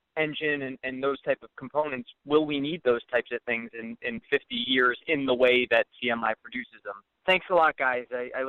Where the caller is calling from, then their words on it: Toms River, New Jersey, United States; I'm from Toms River, New Jersey.